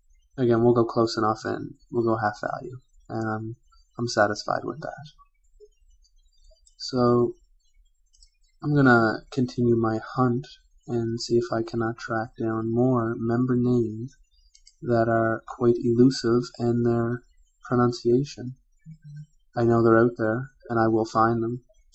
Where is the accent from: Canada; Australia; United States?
Canada; I knew this individual was from Canada, but lo and behold, he's from my hometown, which is only has a population of about 20,000 people